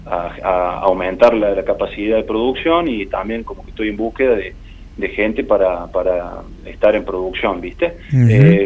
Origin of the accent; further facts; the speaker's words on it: Jesús María, Córdoba, Argentina; also born or lived in Colonia Caroya; tengo 33 años, uh-huh. Soy de acá de Jesús María, nacido en Colonia Carolla y bueno, soy muy viajero.